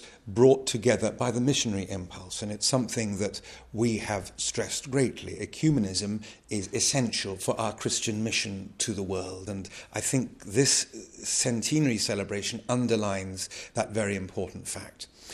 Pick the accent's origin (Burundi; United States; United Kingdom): United Kingdom; England; And so, as an Englishman, I've been able to understand Anglicanism not just as it occurs in the Church of England, but throughout the world.